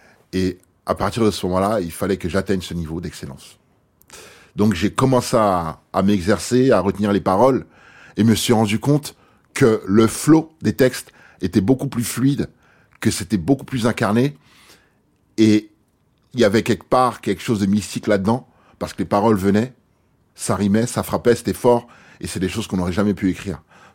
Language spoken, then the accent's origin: French; Paris, Île-de-France, France; j'ai grandi à Place des Fêtes, entre Place des Fêtes et Danube dans le 19.